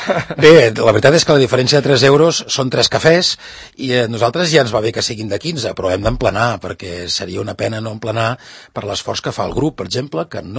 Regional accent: Sant Cugat del Vallès, Catalonia, Spain; Sant Cugat, per què el meu poble

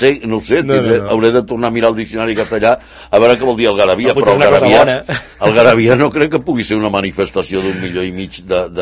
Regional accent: Catalonia, Spain; Sóc català de Socarrel

